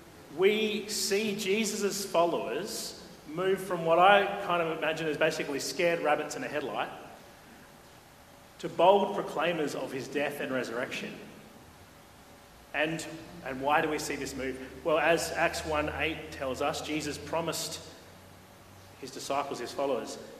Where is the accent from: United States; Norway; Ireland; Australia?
Australia; Aberfoyle Park, South Australia; I actually grew up just the other side of Happy Valley. So I grew up in Aberfoyle Park, going to Aberfoyle Uniting, and was there for, you know, first 19 or so years of my life